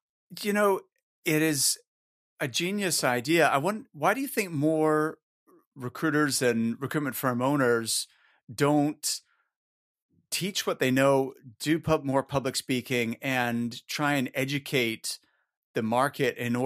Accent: Halifax, Nova Scotia, Canada; He came to our local, I'm from Halifax, Nova Scotia.

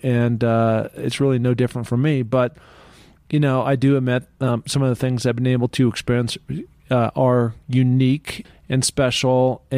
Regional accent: Seattle, Washington, United States; I had been, you know, born and raised in Seattle, went to the big city high school, Roosevelt, then went on to the University of Washington to play football.

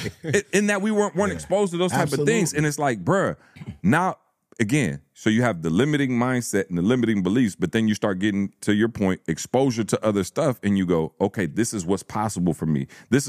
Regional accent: Lansing, Michigan, United States; I'm from Lansing, Michigan, bro.

